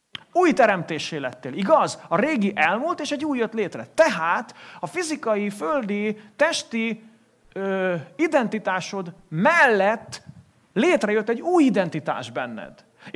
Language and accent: Hungarian; Veszprém, Veszprém County, Hungary; Veszprémi vagyok.